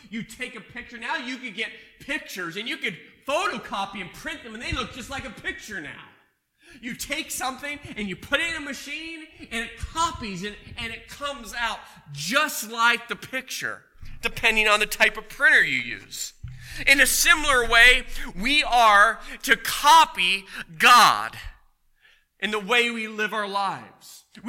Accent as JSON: {"language": "English", "region": "Washington", "country": "United States", "tie": "born or raised there", "said": "But in my home state from years ago, in Washington, they're pristine."}